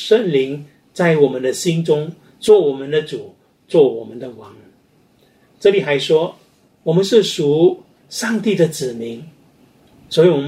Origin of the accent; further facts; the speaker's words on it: Singapore; 在我们新加坡人民的社区的当中呢这个宗数却不多